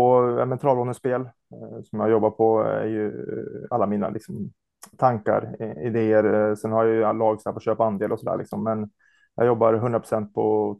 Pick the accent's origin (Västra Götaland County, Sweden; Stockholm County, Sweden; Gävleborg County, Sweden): Gävleborg County, Sweden; also born or lived in Uppsala; Jag bor i Östervåla, mellan Östervåla och Tärnsjö. Så det är väl Gävle som är närmsta banan nu. Jag är annars från Uppsala från början.